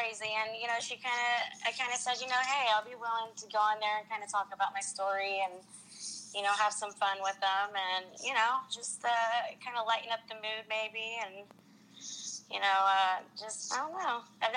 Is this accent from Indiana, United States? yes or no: yes; Anderson, Indiana, United States; You know, I was from Anderson, Indiana, a small town in Indiana.